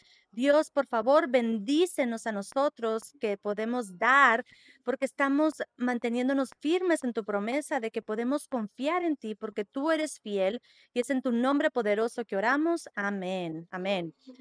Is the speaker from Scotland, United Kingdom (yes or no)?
no; London, United Kingdom; Spanish is a second language; tengo un acento de allá yo vengo de otro país, ¿verdad? De allá de Londres.